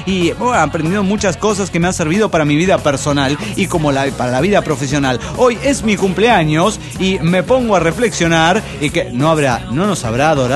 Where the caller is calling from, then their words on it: Tarija, Bolivia; de Tarija, Bolivia.